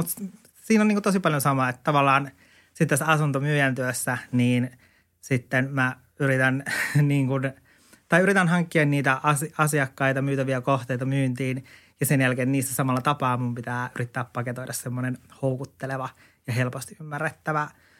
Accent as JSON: {"language": "Finnish", "region": "Lapland", "country": "Finland", "also_born_or_lived": "Oulu", "said": "mä oon alun perin kotoisin Lapista, eli koen olevani lappilainen. Mutta oon siis asunut myös pitkään Oulussa, joten se on mun semmoinen niin kuin kakkosidentiteetti."}